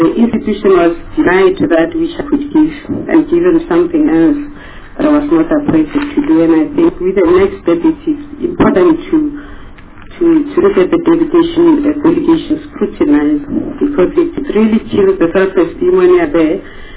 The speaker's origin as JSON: {"language": "English", "country": "South Africa", "said": "I must really state that I'm a South African that is very committed in democracy."}